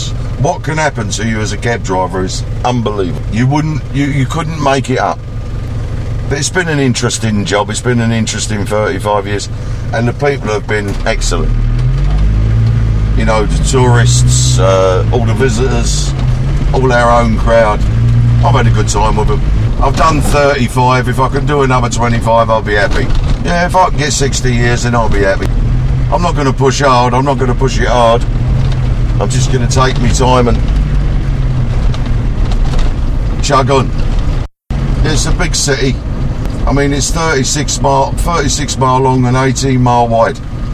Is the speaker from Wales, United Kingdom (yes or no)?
no; London, United Kingdom; I'm a Cockney.